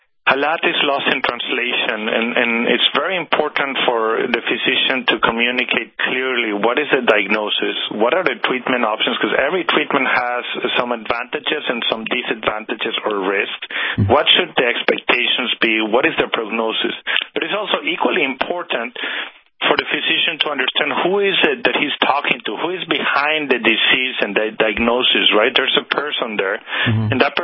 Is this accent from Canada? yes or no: no; Mexico; my background is Latin. I was born and raised in Mexico.